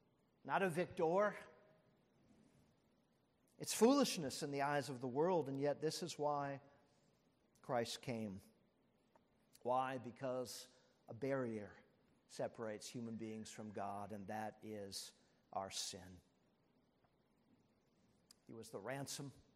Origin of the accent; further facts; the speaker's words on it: St. Petersburg, Florida, United States; moved away as an adult; also born or lived in Massachusetts; I grew up in Florida, St. Petersburg, Florida. Lived about the first several years, 18 years of my life there, and then moved up to Massachusetts for schooling and other things thereafter.